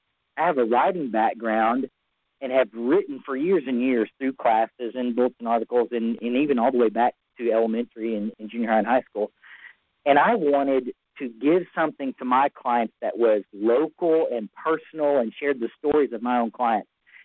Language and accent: English; Arkansas, United States; now in Missouri, United States; if you can't tell from the dialect of my voice, I'm from Arkansas, even though I live in Missouri.